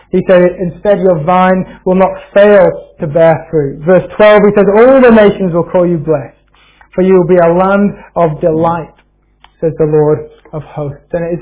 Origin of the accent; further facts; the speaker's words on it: United Kingdom; We don't really like to talk about that because we're awfully British.